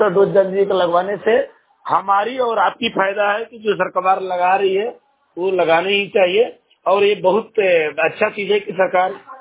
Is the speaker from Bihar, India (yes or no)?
yes; Mallipur, Bihar, India; ग्राम Mallipur post मारपुर थाना चिल्ला जिला रोहतास के रहने वाला हूँ।